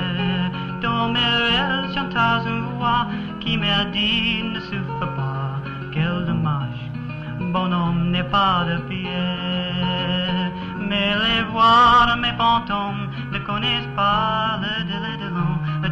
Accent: Chicago, Illinois, United States; born there; I was born in Chicago, so my French ain't too good, really.

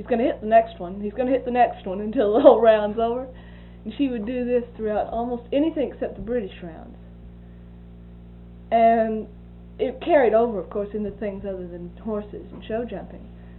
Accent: United States; And I don't push the fact that I'm American on anybody, and never did while I was over there.

